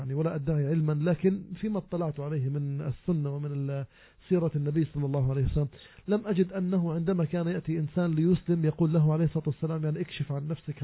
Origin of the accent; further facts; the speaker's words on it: Palestine; عندنا في فلسطين